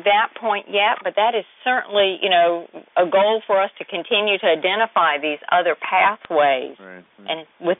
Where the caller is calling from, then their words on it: Macon, Georgia, United States; I'm calling from Macon, Georgia.